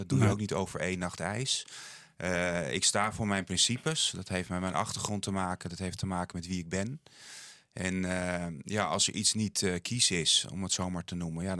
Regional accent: Netherlands; also born or lived in Poland; Ik ben in Polen opgegroeid en in Nederland. In Nederland geboren. Poolse moeder en Nederlandse vader. Dus ik ben in 2 werelden opgegroeid in de tijd van het IJzeren Gordijn.

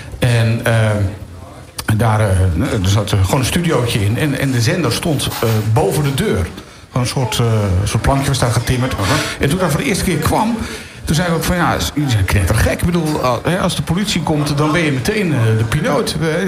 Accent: Leiden, South Holland, Netherlands; Ik kwam namelijk uit Leiden. Mijn ouders zijn hier een bedrijf begonnen in 85. En in de beginperiode reden we heen en weer. Dus van ons huis in Leiden hier naartoe.

